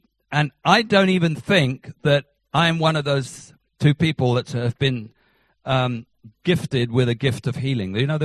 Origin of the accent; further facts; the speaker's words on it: England, United Kingdom; I'm actually English, ho-ho, you can tell. But I was born and bred on a farm in the UK